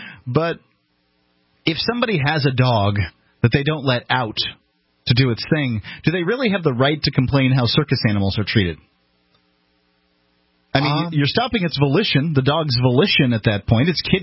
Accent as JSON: {"language": "English", "town": "Bradenton", "region": "Florida", "country": "United States", "tie": "born or raised there", "said": "I grew up across the street. I'm from Bradenton, Florida. This is a circus town."}